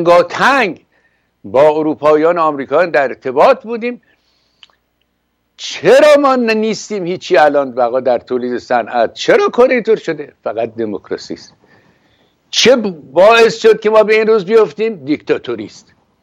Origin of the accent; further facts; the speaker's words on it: Iran; من یه ایرانی هستم